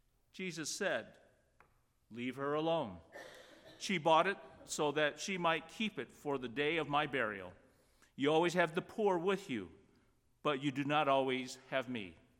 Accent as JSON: {"language": "English", "town": "Los Angeles", "region": "California", "country": "United States", "tie": "born or raised there", "said": "growing up in Los Angeles, I remember smoggy days, which resulted in polluted air, awful odor, and blocked the view of the mountains near our home."}